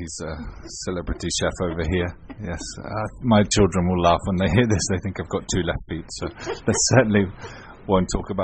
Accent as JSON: {"language": "English", "region": "England", "country": "United Kingdom", "said": "I'm English through and through."}